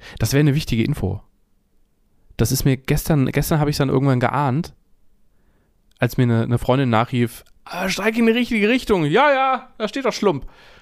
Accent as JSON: {"language": "German", "town": "Frankfurt", "region": "Hesse", "country": "Germany", "tie": "born or raised there", "said": "ich bin in Frankfurt aufgewachsen."}